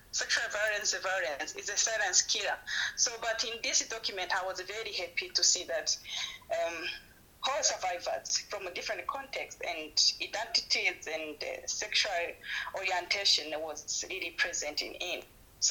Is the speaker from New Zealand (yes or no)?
no; Burundi; now in South Africa; Originally, I'm from Burundi, but I'm based in South Africa.